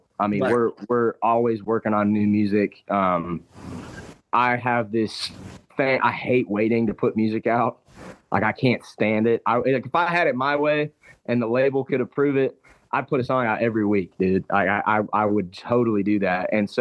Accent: Fayetteville, Georgia, United States; And I'm this kid from Fayetteville, Georgia that grew up in a cul-de-sac.

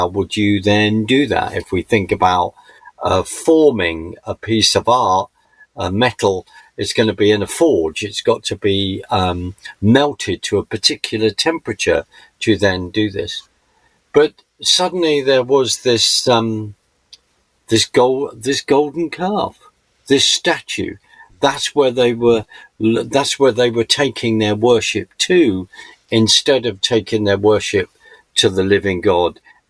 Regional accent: United Kingdom; because I'm British

